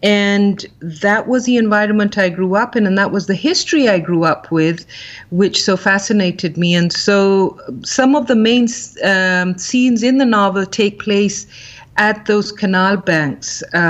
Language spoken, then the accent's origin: English; Pakistan; even though I grew up in Pakistan